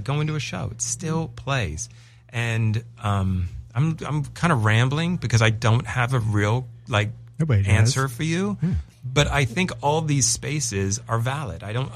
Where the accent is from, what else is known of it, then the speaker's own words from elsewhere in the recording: England, United Kingdom; I am English.